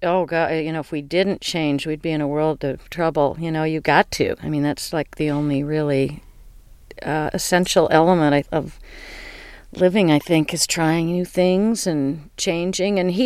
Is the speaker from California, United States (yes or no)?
yes; San Francisco, California, United States; I mean, I grew up in the San Francisco music scene, just on the younger fringes of it